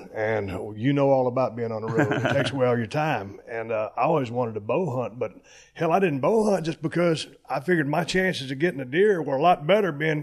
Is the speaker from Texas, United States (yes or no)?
yes; Victoria, Texas, United States; also born or lived in Austin; I remember I was born in Austin, Texas. My parents got a divorce. We were city slickers. Moved down to Victoria between Houston and Corpus